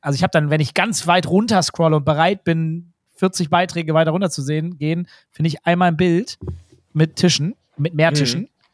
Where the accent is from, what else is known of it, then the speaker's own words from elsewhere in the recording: Germany; Ich hoffe, wir als Deutsche, du hast das vorhin so schön gesagt, wir meckern immer über alles.